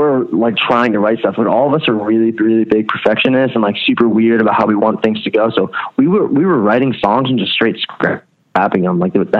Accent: Allentown, Pennsylvania, United States; So I've always been involved with Philly stuff, but you know, I come from Allentown. That's where I was born.

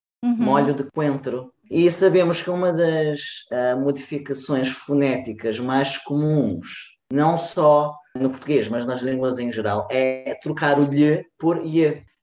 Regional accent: Azores, Portugal; accent: Azorean; Eu não consigo falar a expressão sem o sotaque dos Açores, ok?

